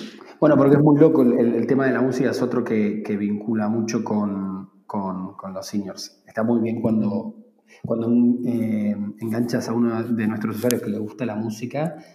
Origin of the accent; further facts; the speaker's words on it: Argentina; Sí, los argentinos somos muy de rock, la verdad.